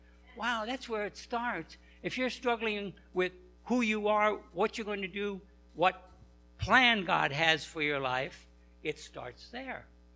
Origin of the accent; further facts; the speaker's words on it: New York, United States; But you see, it is a struggle because I blame the fact I'm a New Yorker. You know how New Yorkers are.